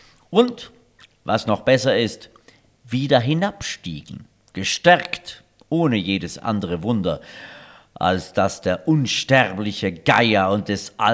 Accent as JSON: {"language": "German", "country": "Germany", "said": "Ach, Mensch, man sagt ja Engadins, was sagt man hier, aber als Deutscher sagt Engadins, ja, tut mir leid."}